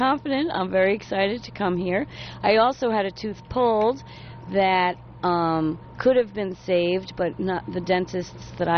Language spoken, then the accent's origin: English; New York, United States; now in Columbus, United States; I'm from New York.